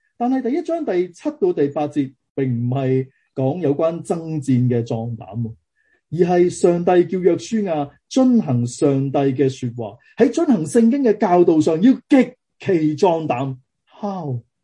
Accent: Hong Kong

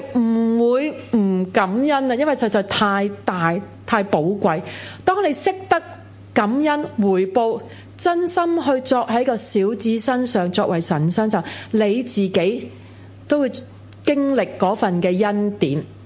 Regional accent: Hong Kong

